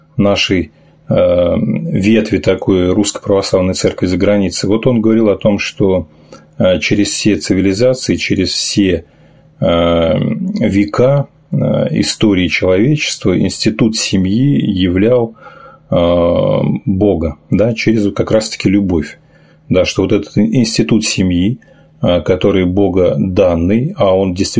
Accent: Saint Petersburg, Russia; я вот из Санкт-Петербурга

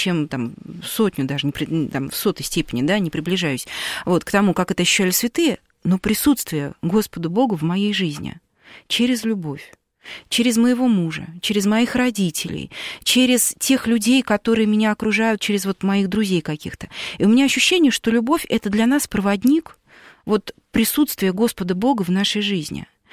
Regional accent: Kaluga Oblast, Russia; вот я же родом из Калужской области.

